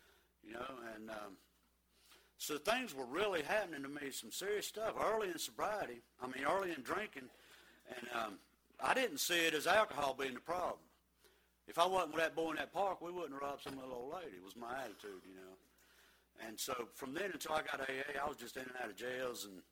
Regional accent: Charlotte, North Carolina, United States; born there; And I was born in Charlotte back in 1963.

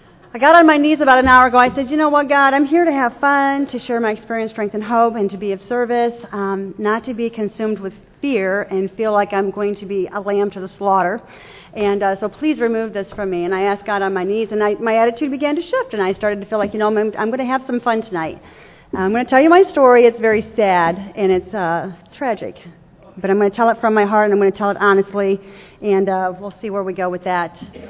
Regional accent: Woodville, Ohio, United States; So as a kid growing up in Woodville, Ohio, a little town of about 2,000 people where I still live today, in the 1970s there was not a lot to get into.

